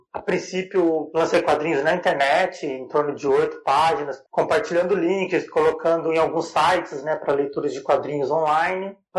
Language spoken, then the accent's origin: Portuguese; São Paulo, Brazil; né? Sou daqui do interior de São Paulo